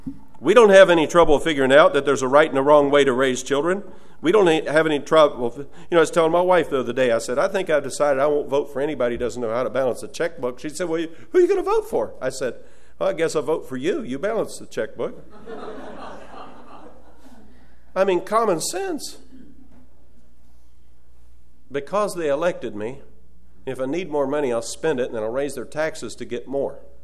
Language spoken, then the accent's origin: English; Ohio, United States; I grew up in Northeast Ohio. Mennonite ruled that area, and they didn't allow any alcohol or anything at very high standards and so forth.